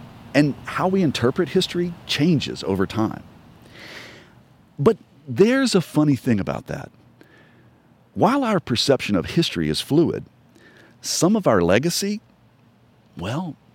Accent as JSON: {"language": "English", "region": "West Virginia", "country": "United States", "tie": "born or raised there", "said": "When I was a kid growing up in West Virginia, we learned about our history, about the split that created our state"}